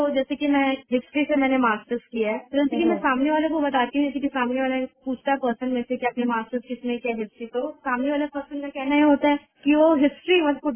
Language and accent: Hindi; Bilaspur, Chhattisgarh, India; मैं बिलासपुर की रहने वाली हूँ